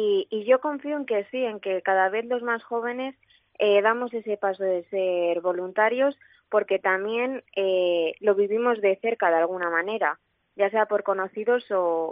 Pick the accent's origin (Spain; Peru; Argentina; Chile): Spain; Palencia, Castile and León; now in Valladolid, Spain; me diagnosticaron un sarcoma de Ewing en Valladolid, aunque yo soy de Palencia